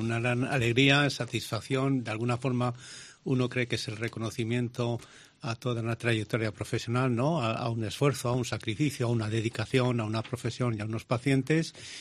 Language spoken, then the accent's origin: Spanish; Aldaya, Valencian Community, Spain; Yo nací en Aldaya, un pueblo magnífico muy cerca de Valencia y del Horta Sud, ¿no? Hace ya muchos años.